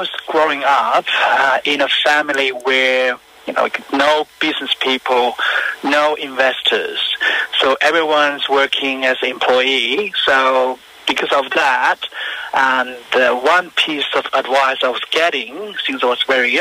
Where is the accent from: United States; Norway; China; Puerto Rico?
China; moved away as an adult; now in Australia; I was originally from China, so at the time, both my parents and grandparents, they were still living in China.